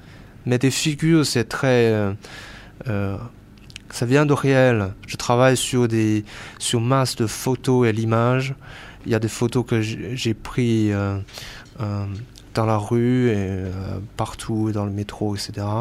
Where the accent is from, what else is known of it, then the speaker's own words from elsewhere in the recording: China; French is a second language; now in France; c'est un endroit que j'ai toujours rêvé quand j'étais petit en Chine